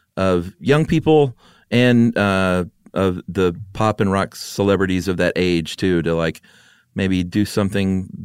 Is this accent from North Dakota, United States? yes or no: no; Charleston, South Carolina, United States; It's like me. I'm from Chucktown.